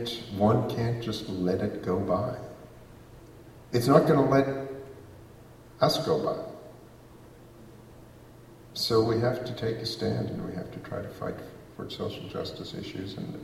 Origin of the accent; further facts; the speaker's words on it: South Africa; growing up in South Africa in the shadow of the Holocaust